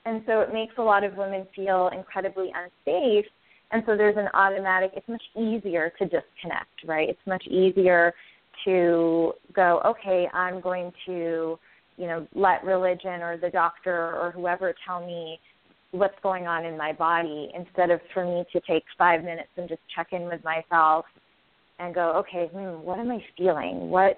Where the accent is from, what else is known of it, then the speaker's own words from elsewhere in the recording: Lebanon; Plus, I grew up in Lebanon, and so I think add another 10 years to that backwards.